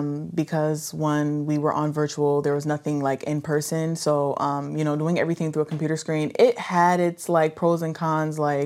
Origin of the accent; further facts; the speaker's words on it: New Haven, Connecticut, United States; I'm from New Haven, Connecticut.